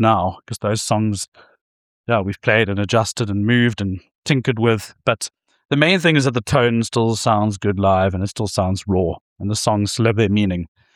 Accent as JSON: {"language": "English", "town": "Hout Bay", "region": "Western Cape", "country": "South Africa", "tie": "born or raised there", "said": "my time growing up in Hout Bay, actually. And yeah, when we were sort of 15, 16, it's one of those very small towns"}